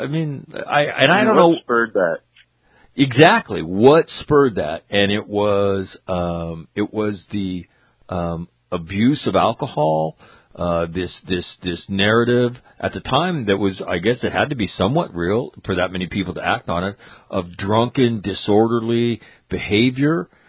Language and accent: English; California, United States; growing up in California, we didn't really have laws like that.